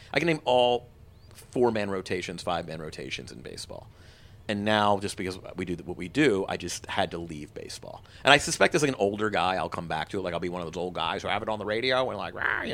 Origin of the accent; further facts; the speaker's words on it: Atlanta, Georgia, United States; I mean, I grew up in Atlanta, and it's just like summers are kind of unforgiving.